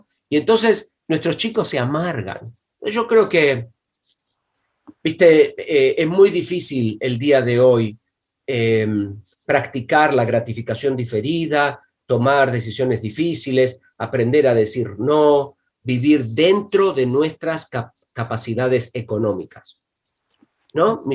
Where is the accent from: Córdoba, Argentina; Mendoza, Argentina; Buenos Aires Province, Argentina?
Buenos Aires Province, Argentina; Cuando iba creciendo en Argentina, cuando era niño, ¿no? Yo crecí en un barrio de clase media baja, de inmigrantes, en las afueras de la ciudad de Buenos Aires, ¿no? Era gente muy linda, yo amo mucho mi barrio y mi gente de allí.